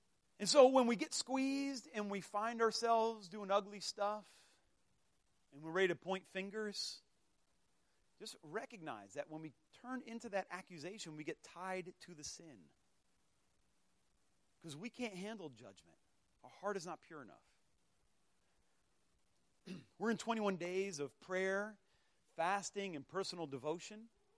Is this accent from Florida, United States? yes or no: yes; Florida, United States; We're like, this ain't orange juice. I'm from Florida. This ain't orange juice.